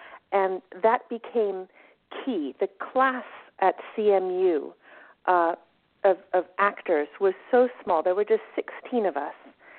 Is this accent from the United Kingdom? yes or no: no; New Jersey, United States; I had grown up in New Jersey, the youngest of four kids, a teenager of the 80s, Generation X all the way.